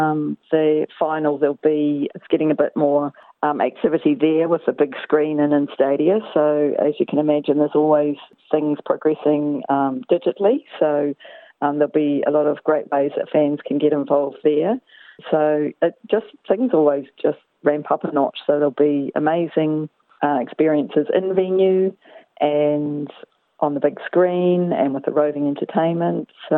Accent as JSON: {"language": "English", "country": "New Zealand", "moved": "yes", "lives_now": "Australia", "said": "I'm one of them actually. I'm a Kiwi"}